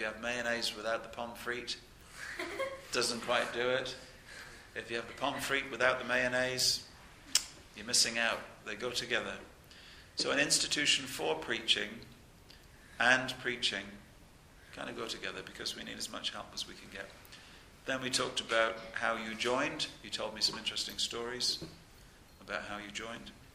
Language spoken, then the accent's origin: English; England, United Kingdom; because I'm an Englishman of a particular generation, and not this generation, I'll be speaking English